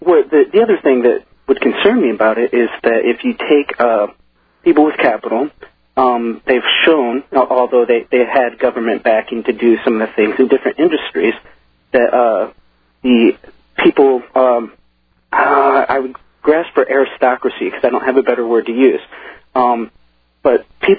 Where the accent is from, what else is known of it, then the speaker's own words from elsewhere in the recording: Indiana, United States; born there; accent: Indiana; It's the Indiana accent.